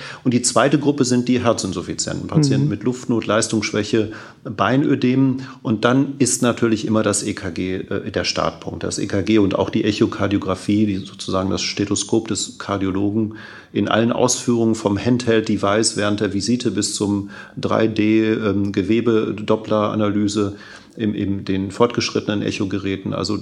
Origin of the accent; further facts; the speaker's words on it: Essen, North Rhine-Westphalia, Germany; Und ich bin aber auch in Essen geboren, hier zur Schule gegangen und habe hier auch studiert.